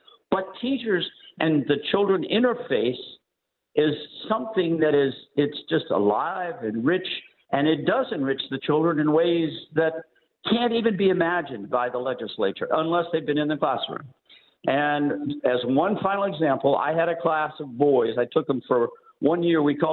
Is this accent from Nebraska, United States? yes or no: yes; Nebraska, United States; I grew up in Western Nebraska, great public school system.